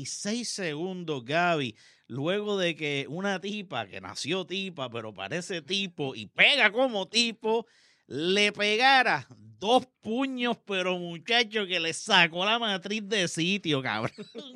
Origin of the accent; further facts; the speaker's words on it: Puerto Rico; yo soy puertorriqueño porque nací en Puerto Rico.